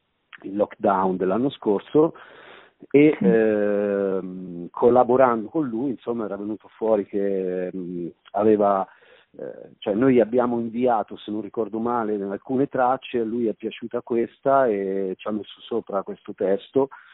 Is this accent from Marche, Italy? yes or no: yes; Marche, Italy; è delle nostre parti, insomma, marchigiana anche lei